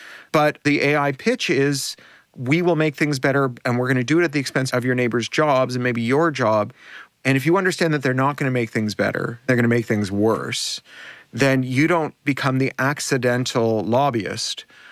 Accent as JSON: {"language": "English", "country": "Canada", "said": "especially poignant for me as a Canadian"}